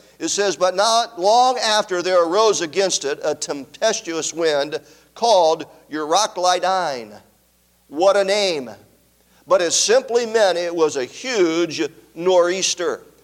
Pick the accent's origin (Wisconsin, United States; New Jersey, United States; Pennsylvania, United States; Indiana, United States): Wisconsin, United States; I grew up in Wisconsin, well, at least my teen years in Wisconsin, and we'd have a similar kind of weather